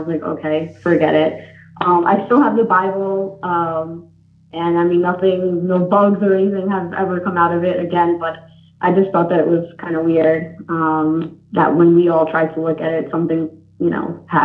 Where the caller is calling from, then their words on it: New York, United States; I am calling from Westchester County in New York.